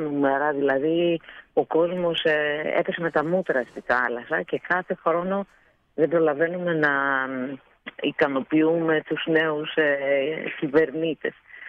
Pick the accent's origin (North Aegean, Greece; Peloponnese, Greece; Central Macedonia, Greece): North Aegean, Greece; Lesbos; born there; Είμαι νησιώτισσα. Έχω γεννηθεί στο νησί της Λέσβου.